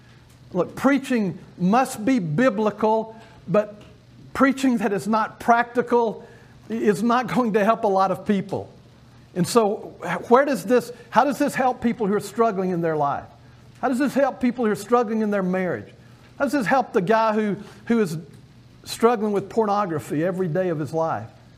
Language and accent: English; Alabama, United States; Well, I grew up in Alabama, and in Alabama football was big all my life.